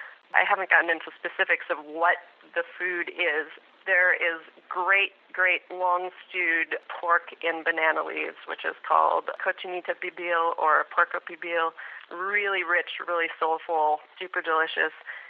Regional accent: New Mexico, United States; As we talked about last time I was on, I'm from New Mexico.

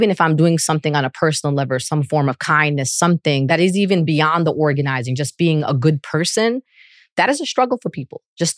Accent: Brooklyn, New York, United States; Well, first of all, I came from Brooklyn, just so we're clear.

